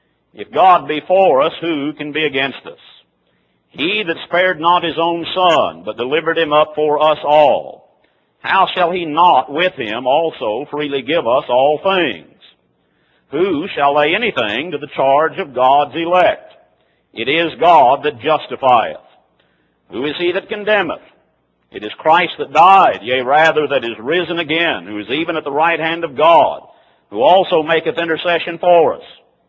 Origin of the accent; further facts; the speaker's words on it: Missouri, United States; Now, I'm from Missouri, and we are known as Missouri mules.